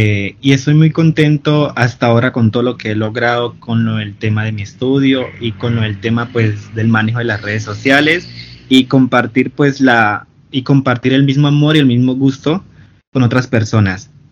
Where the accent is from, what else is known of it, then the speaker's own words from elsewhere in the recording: Cali, Valle del Cauca, Colombia; soy de Colombia, de la ciudad de Cali, tengo 22 años, actualmente resido en Cali.